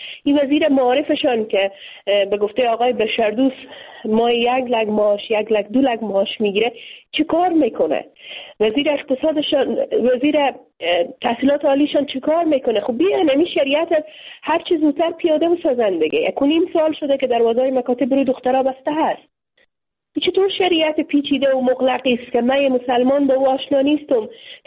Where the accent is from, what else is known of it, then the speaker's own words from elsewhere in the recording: Afghanistan; مردم افغانستان که در افغانستان زندگی میکنم، در خانواده های افغان زندگی میکنم